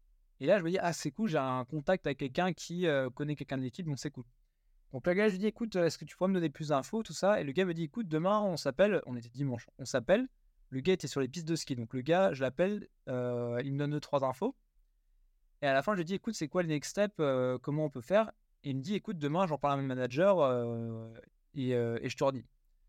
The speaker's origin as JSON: {"language": "French", "town": "Strasbourg", "region": "Grand Est", "country": "France", "said": "moi je suis strasbourgeois à la base. J'étais recruté sur les bureaux près de Paris. Maintenant, on m'a offert une opportunité de descendre dans les bureaux qui ont ouvert dans le sud"}